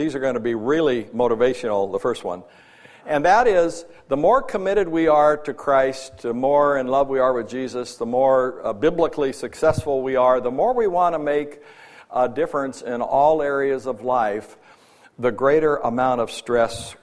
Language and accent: English; San Diego, California, United States; other than I'm from San Diego, California.